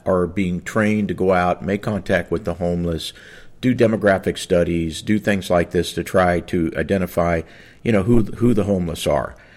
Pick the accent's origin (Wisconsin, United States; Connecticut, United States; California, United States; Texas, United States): California, United States; San Francisco; And I'm born and raised in San Francisco.